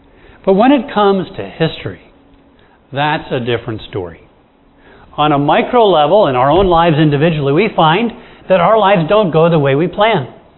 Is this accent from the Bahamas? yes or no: yes; Bahamas; I grew up in the Bahamas